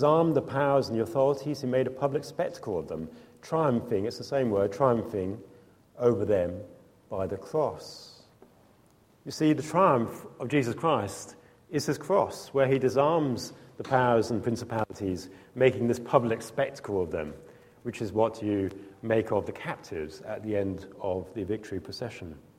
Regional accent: Norwich, East of England, United Kingdom; When I was growing up in Norwich, there used to be this chocolate factory in the middle of Norwich.

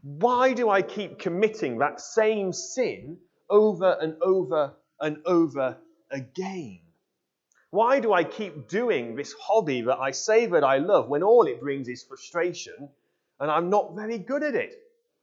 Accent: Yorkshire and the Humber, United Kingdom; I'm from Yorkshire and Yorkshire is the best.

